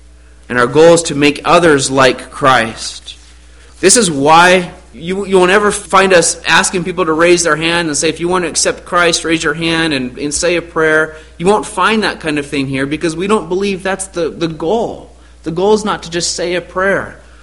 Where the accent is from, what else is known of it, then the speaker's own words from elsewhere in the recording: Arizona, United States; I remember growing up in Arizona, taking our four-wheel drive truck off-road